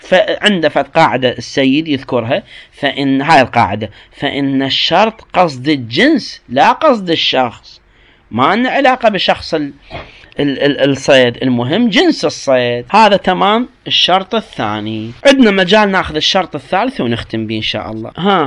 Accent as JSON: {"language": "Arabic", "country": "Iraq", "said": "عندنا في العراق ما تذبح المرأة دجاجة ولا شات"}